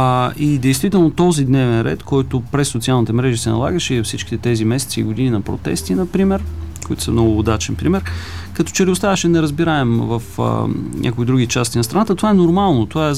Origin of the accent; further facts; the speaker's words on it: Stara Zagora, Stara Zagora Province, Bulgaria; Това е запазването на един голям парк в моя роден град, Стара Загора